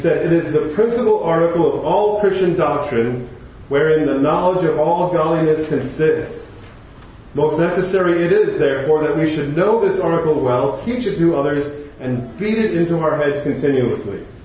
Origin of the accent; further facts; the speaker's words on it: New Jersey, United States; But I grew up in New Jersey, and … is from New Jersey, so you know, it kind of just comes with the territory.